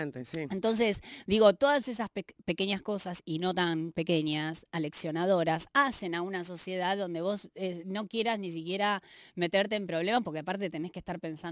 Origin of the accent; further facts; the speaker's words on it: Buenos Aires, Argentina; Somos muy porteños centristas.